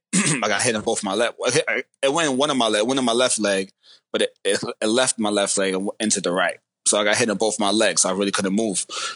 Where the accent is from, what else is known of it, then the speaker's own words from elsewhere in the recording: New York City, New York, United States; I'm born and raised in New York. I lived in the Bronx most of my life. And my grandmother lived in Harlem, so I was in between the two boroughs my whole life.